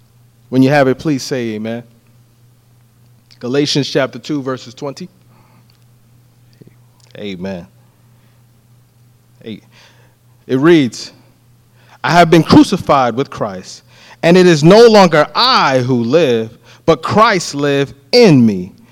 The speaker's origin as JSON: {"language": "English", "town": "New York City", "region": "New York", "country": "United States", "said": "Originally, I'm from Brooklyn, New York, Crown Heights, Brooklyn, New York. And on the East Coast during this time of year, it gets significantly cold."}